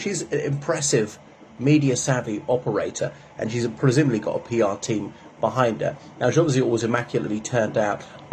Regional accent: Ireland; from Ireland and this is about Bonnie Blue.

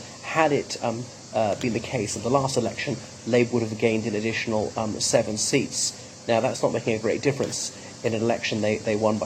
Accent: Ireland; from Ireland.

